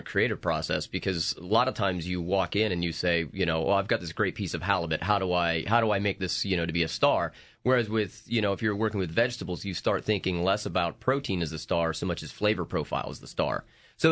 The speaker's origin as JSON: {"language": "English", "region": "Ohio", "country": "United States", "tie": "born or raised there", "said": "growing up in Ohio, I hate to be that cliche chef who always talks about, you know, grandma this and grandma that, but you know, my family always had a vegetable garden."}